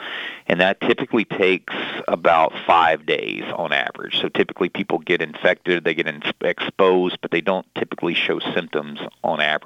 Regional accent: Louisiana, United States; moved away as an adult; also born or lived in Mississippi; now in Ventura, United States; I grew up actually in Louisiana, and I lived in Louisiana for about 25 years or so. I moved to Mississippi

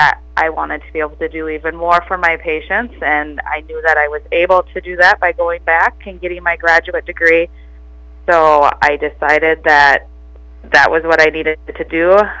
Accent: Ivanhoe, Minnesota, United States; I grew up just over kind of in the Ivanhoe Porter area, down by the Marble Store, if you guys know where that's at. Went to high school in Ivanhoe.

